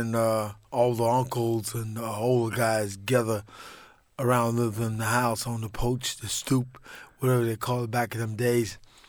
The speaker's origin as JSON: {"language": "English", "region": "Southern United States", "country": "United States", "tie": "born or raised there", "said": "I grew up in the South, you know, feeling that I could make it."}